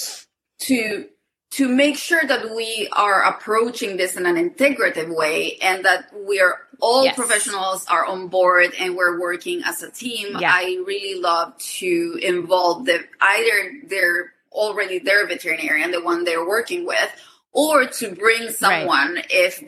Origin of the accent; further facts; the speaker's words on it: Chile; English is a second language; So I am originally from Chile. That's why the accent.